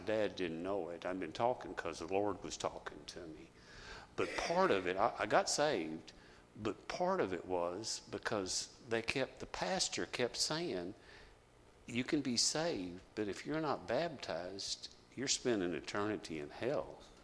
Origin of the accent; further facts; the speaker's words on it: Fort Worth, Texas, United States; born there; Yeah, I was born in Fort Worth, on the west side of Fort Worth, over by Carswell Air Force Base, River Oaks.